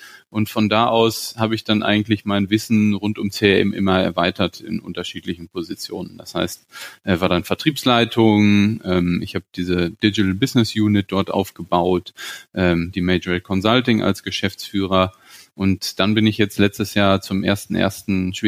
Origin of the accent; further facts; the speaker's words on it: Gütersloh, North Rhine-Westphalia, Germany; Ich bin eben auch in Gütersloh aufgewachsen.